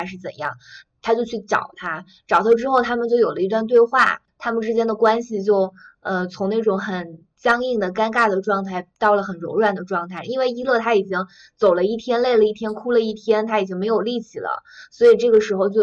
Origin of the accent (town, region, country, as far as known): China